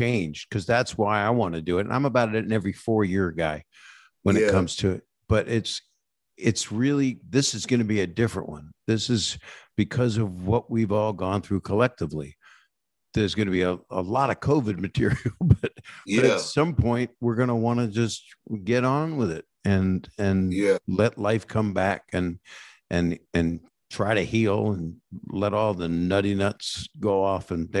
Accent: Norfolk, Virginia, United States; also born or lived in Philadelphia; Philadelphia, born, and then Norfolk, Virginia.

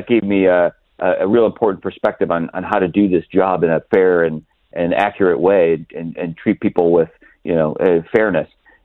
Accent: Cleveland, Ohio, United States; I'm a Midwestern guy myself. I grew up in Cleveland, went to Ohio State.

